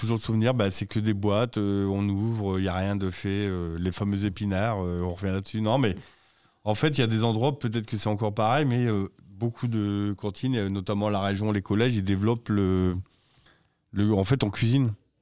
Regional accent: Lens, Hauts-de-France, France; moi, comme je viens de Lens et du Nord, bah, la carbonade flamande, c'est un peu proche de chez nous.

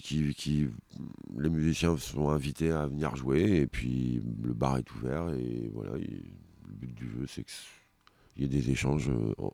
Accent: Péronne, Hauts-de-France, France; moved away; on est partis de Péronne, parce qu'on est amis avant tout. Et on est partis de Péronne

